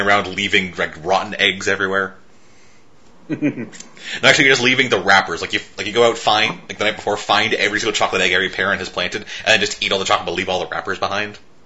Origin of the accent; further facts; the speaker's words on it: Canada; We are Canadian. It's Tim Hortons and weed for everybody.